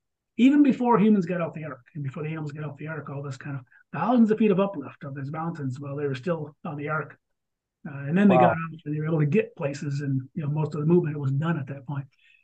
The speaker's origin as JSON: {"language": "English", "region": "Michigan", "country": "United States", "tie": "born or raised there", "said": "So all you find in Michigan, Ohio, Indiana, where I grew up in Michigan, is just marine fossils"}